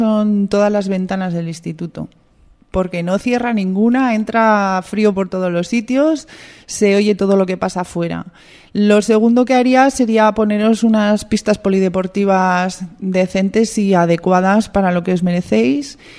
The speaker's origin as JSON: {"language": "Spanish", "town": "Miranda de Ebro", "region": "Castile and León", "country": "Spain", "tie": "born or raised there", "said": "un viejo grupo de mi pueblo, de Miranda, que hace música de jazz"}